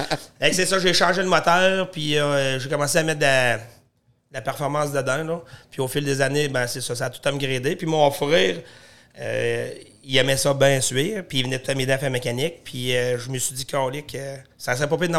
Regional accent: Saint-Ange-de-Beauce, Quebec, Canada; Saint-Ange-de-Beauce.

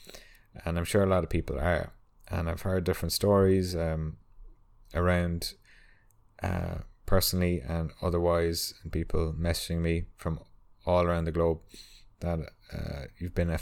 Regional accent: Ireland; I'm allowed to say that because I'm Irish

